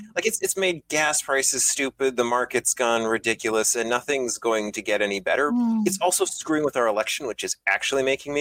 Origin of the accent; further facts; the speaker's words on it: Canada; You're supposed to be apologetic for being Canadian.